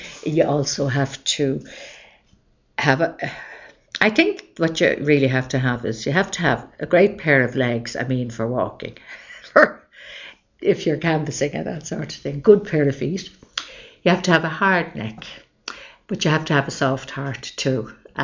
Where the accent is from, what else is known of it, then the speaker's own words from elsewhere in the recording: Dublin, Leinster, Ireland; my experience as a kid growing up in Dublin, in Drimna, in the 50s and 60s, well equipped me to understand people